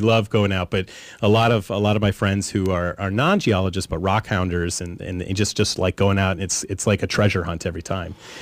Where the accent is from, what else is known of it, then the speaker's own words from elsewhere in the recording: Wisconsin, United States; I've been to Carlsbad Caverns and some caves in my home state up in Wisconsin